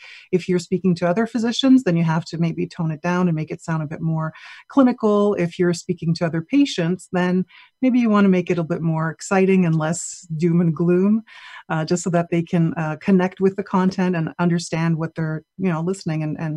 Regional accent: Montreal, Quebec, Canada; I'm born and raised in Montreal, and I'm Greek, as you can tell by my last name.

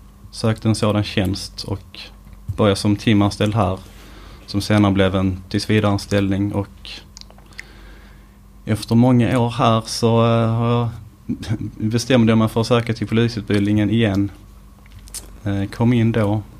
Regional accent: Höör, Skåne, Sweden; Jag är uppvuxen i Hör, och det var kanske min... man ville söka sig till någon lite större stad.

